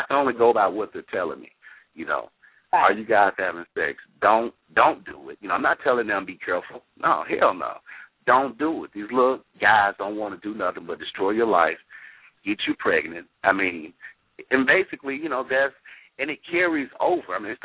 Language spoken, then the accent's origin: English; Memphis, Tennessee, United States; I was raised in South Memphis, in the hood, but my dad wasn't in the home for after a certain period, but he was a politician.